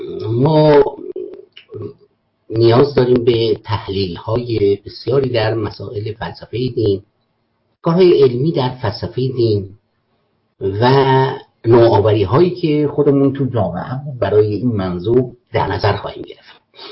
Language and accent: Persian; Iran; ما خودمون به عنوان یک ایرانی مسلمان شیعه